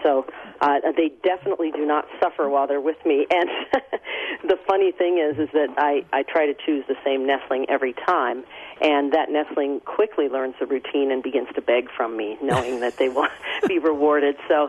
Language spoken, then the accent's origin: English; Richmond, Virginia, United States; Yes, and when I grew up in Richmond, Virginia, lived next door to a lady who had 17 free-roaming cats.